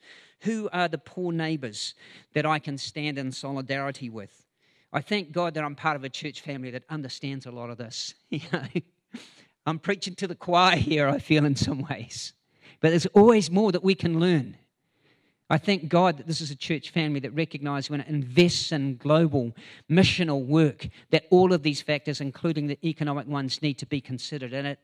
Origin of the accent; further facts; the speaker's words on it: New Zealand; born there; is because I was born here in New Zealand.